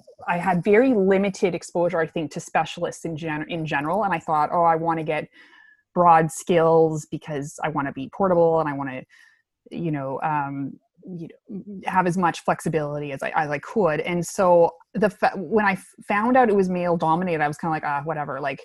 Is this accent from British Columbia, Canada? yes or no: no; New Brunswick, Canada; So I grew up in Eastern Canada, in New Brunswick